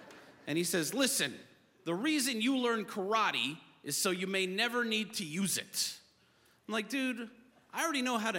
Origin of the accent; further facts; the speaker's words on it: New York City, New York, United States; I'm from New York City. Wow, really? All right, I just got a power salute there. I am from New York City.